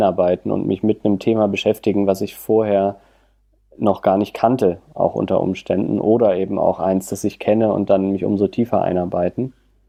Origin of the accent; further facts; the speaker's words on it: Tübingen, Baden-Württemberg, Germany; moved away as an adult; also born or lived in Berlin; ich komme aus Tübingen, habe da die Schule besucht und habe danach aber Lust gehabt auf Großstadt und bin dann nach Berlin gegangen